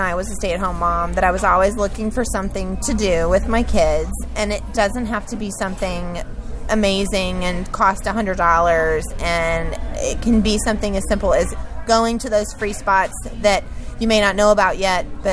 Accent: Lexington, United States; I grew up in Lexington, so I'm very familiar with the area. Born and raised there, been there all my life.

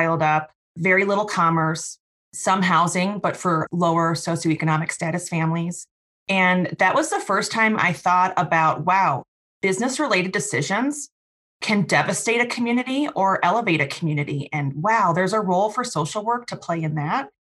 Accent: Midwest, United States; accent: Midwestern; You can tell by my accent, I've spent a lot of time in the Midwest.

